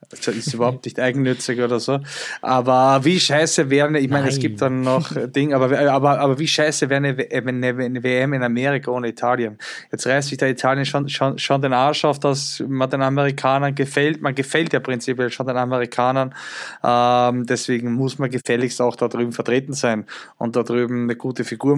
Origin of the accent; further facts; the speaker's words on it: Austria; Natürlich bin ich Österreicher